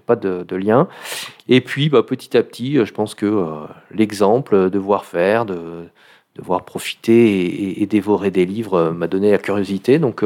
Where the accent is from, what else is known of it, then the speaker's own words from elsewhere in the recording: Chirens, Auvergne-Rhône-Alpes, France; moi, je suis donc de Voiron, enfin de Chirens, plus exactement. Voilà, originaire plutôt du Nord-Isère, mais avec des liens... important avec la Chartreuse et le pays voironnais depuis très longtemps et une quinzaine d'années que je suis installé dans le coin.